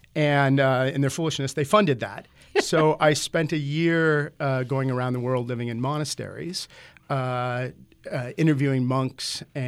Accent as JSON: {"language": "English", "town": "Seattle", "region": "Washington", "country": "United States", "tie": "born or raised there", "said": "And as background, I grew up in Seattle"}